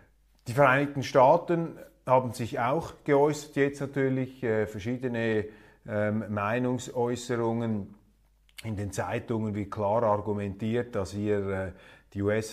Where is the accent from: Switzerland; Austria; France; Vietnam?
Switzerland; von denen wir als Schweizer naturgemäß nicht alles verstehen können